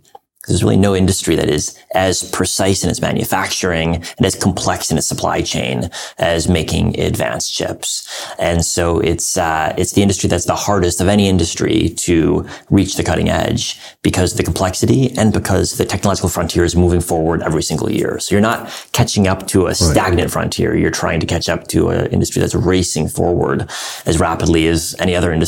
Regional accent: Illinois, United States; Well, I grew up outside of Chicago and I was an undergraduate at Harvard and studied history

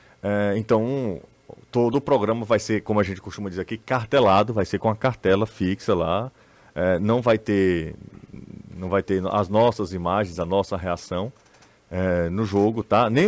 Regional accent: Aracati, Ceará, Brazil; Olha que eu sou de Aracati, tá?

